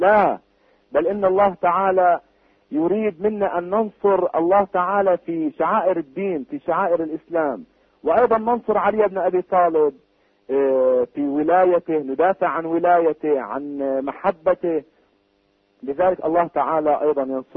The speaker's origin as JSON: {"language": "Arabic", "country": "Lebanon", "said": "عندنا في لبنان"}